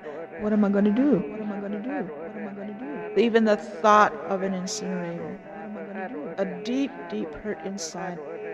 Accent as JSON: {"language": "English", "region": "Arizona", "country": "United States", "said": "I'm from the Kaibab Paiute Reservation. I'm a member of the tribe."}